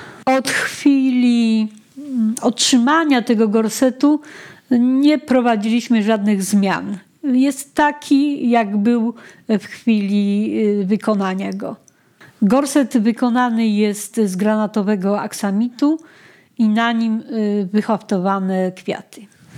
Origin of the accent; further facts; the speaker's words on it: Kraków, Lesser Poland, Poland; Mieszkam od urodzenia w Bronowicach, na ulicy Bronowickiej.